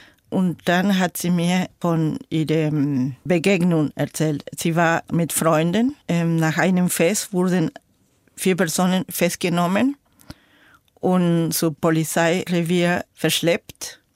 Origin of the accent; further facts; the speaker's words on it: Jujuy, Argentina; German is a second language; Ich bin in der Provinz Jujuy aufgewachsen